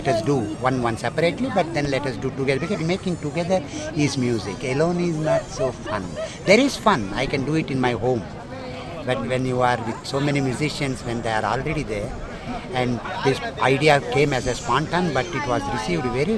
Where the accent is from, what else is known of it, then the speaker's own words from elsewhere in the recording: Chennai, Tamil Nadu, India; now in Kottakuppam, India; And I come basically from Chennai, and I live in Kottakuppam since long time.